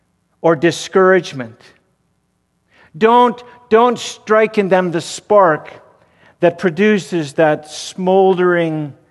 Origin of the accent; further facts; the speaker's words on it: Canada; I was raised in Canada, remember